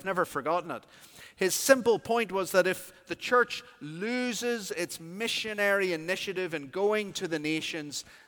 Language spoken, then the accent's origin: English; Belfast, Northern Ireland, United Kingdom; the Gospel Hall that I was brought up in Belfast, Northern Ireland.